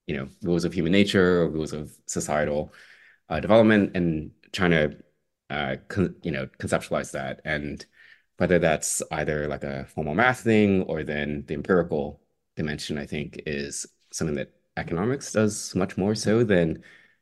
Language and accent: English; Texas, United States; growing up in Texas in the U.S. South